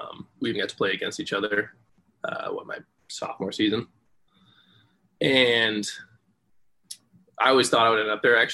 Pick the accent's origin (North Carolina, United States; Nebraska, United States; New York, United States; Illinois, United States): Nebraska, United States; Omaha; So I grew up in Omaha, Nebraska. Went to high school at Millen North.